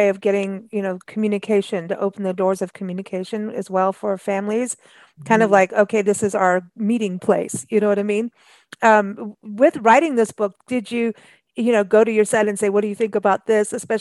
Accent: South Africa; also born or lived in Kenya; I was growing up in South Africa and Kenya. And so, you know, America was like so far away, my home country.

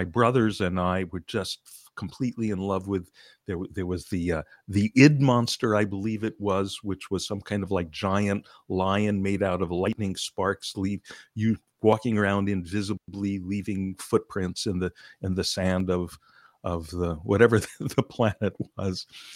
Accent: Westbury, New York, United States; I was a little kid growing up in Westbury, Long Island

